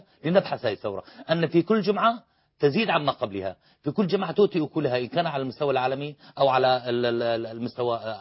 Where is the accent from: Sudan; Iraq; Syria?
Syria; ولكن نحن كسوريين عشمنا بالمصريين أكبر من ذلك